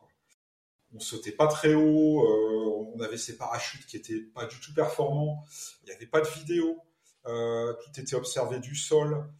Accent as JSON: {"language": "French", "region": "Hauts-de-France", "country": "France", "said": "moi, je suis du Nord, hein, je suis basé à Lens"}